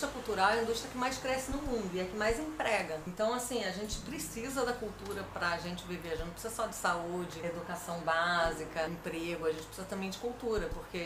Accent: Rio de Janeiro, Brazil; also born or lived in South Brazil; Morei no Sul 15 anos, mas eu sou aqui do Rio. Voltei para cá em 2005.

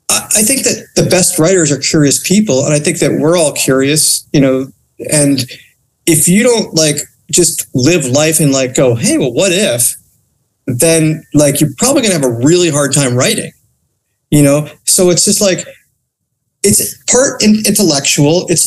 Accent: Connecticut, United States; So I grew up in Connecticut and I was a lawyer and I hated being a lawyer so much.

